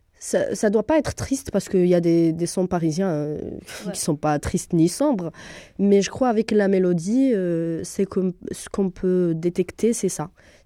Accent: Spain; French is a second language; on est des Espagnols

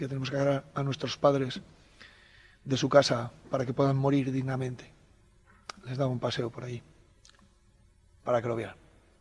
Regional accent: Soria, Castile and León, Spain; Yo soy de Soria, llevo 20 y tantos años viviendo en Soria.

